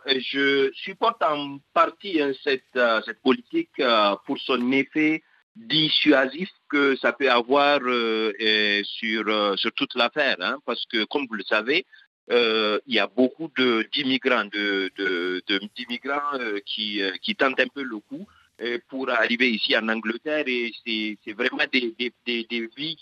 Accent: Niger; Moi je suis nigérien d'origine

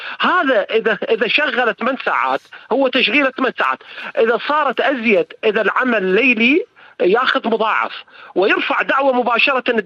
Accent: Iraq; لأن إحنا عندنا بالعراق تختلف قوانين الخدمة المدنية

